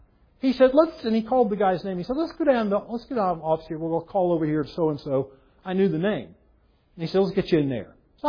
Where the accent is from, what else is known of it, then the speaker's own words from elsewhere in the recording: United States; born there; The fact that I was born in America and knew about church and knew about Jesus